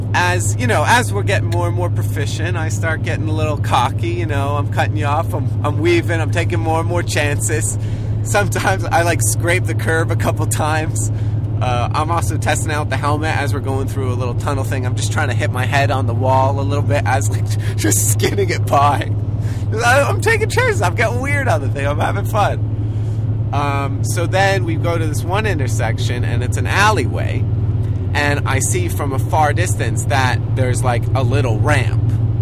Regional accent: New Jersey, United States; Yeah, we grew up in New Jersey, and, like, the only thing you can really have is a sparkler.

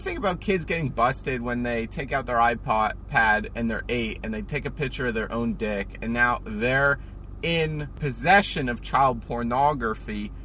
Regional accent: New Jersey, United States; accent: Jersey; New Jersey, so I probably talk like other people just think, oh, Jersey accent means you're Jewish.

